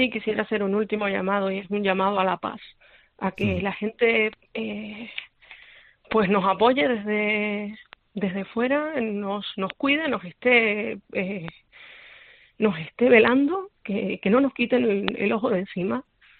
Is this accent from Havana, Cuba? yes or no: no; Holguín, Cuba; yo soy de Holguín, del oriente del país